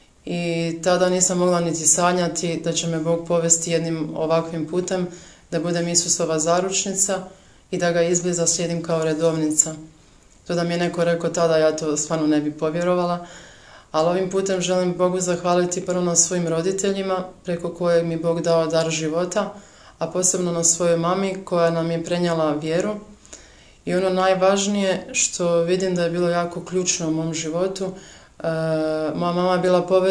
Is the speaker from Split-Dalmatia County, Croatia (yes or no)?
no; Zagreb, Zagreb County, Croatia; Rođena sam u Zagrebu 1985. godine, gdje sam završila i osnovnu i srednju školu